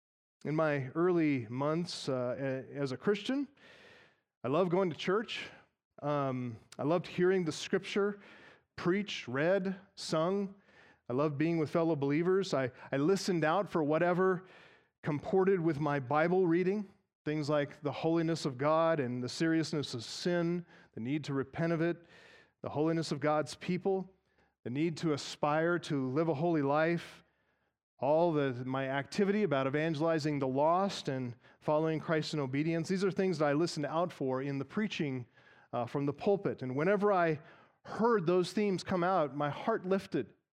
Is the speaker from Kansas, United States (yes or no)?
no; Colorado, United States; When I got out of the military and returned home to attend the church that I was raised in here in Colorado